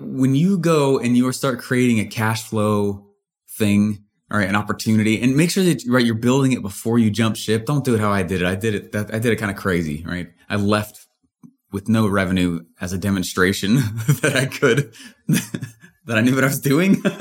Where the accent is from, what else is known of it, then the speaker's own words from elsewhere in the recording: Littleton, Colorado, United States; I grew up in Denver, in Littleton, Colorado.